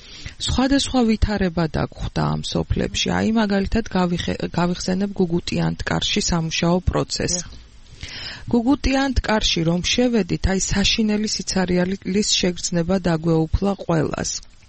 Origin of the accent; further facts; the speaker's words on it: Tskhinvali, Shida Kartli, Georgia; მე თვითონ დაბადებული და გაზრდილი ვარ ცხინვალში